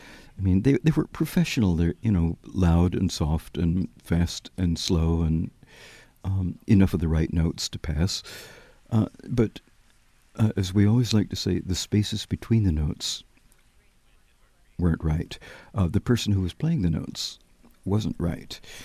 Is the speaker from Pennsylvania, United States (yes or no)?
no; Maryland, United States; also born or lived in Washington, D.C.; I was born in Washington, D.C., not all that far from here, and lived my early years actually in Maryland.